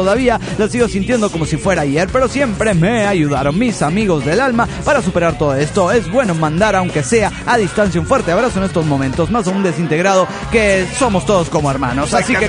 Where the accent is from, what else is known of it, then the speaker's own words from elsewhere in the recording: Tarija, Bolivia; Soy de Tarija, Bolivia.